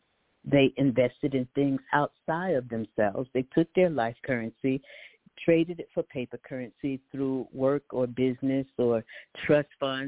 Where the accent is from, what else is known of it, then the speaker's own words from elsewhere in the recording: Atlanta, Georgia, United States; Now, I was born in Atlanta. I've been here for 40-some years, and I've seen the expansion.